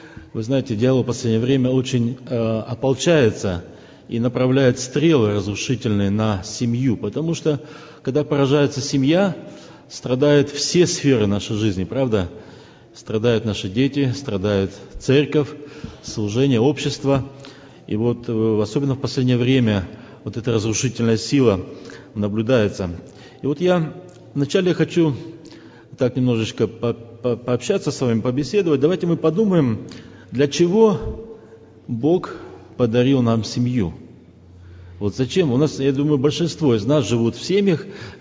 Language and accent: Russian; Chernivtsi, Chernivtsi Oblast, Ukraine; born there; first language Ukrainian; Russian is a second language; moved away; also born or lived in Kazakhstan / Moldova / Russia; Я родился в Западной Украине, в городе Черновцах. Я с удовольствием слышал проповедь на своей родной мове. Но вот потом мы уехали в Казахстан, потом в Молдавию, потом в Россию.